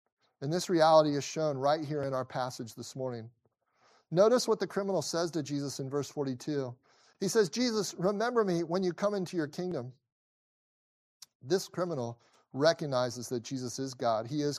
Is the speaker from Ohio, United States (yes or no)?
yes; Cincinnati, Ohio, United States; As a kid growing up in Cincinnati, Ohio, I had the wonderful privilege of having a world-famous amusement park about a 10-minute drive from my house.